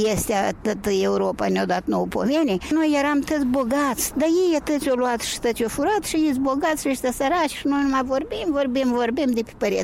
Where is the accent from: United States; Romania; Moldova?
Moldova; la noi în Moldova nu sunt moldoveni cu inimă și cu durere